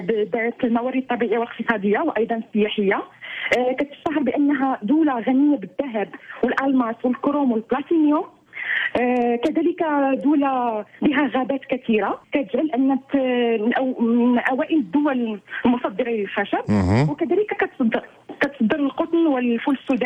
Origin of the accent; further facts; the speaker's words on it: Morocco; مي الحمد لله دابا تأقلمت شوية مع الجو، ولكن ديما المغرب كيبقى في الدم.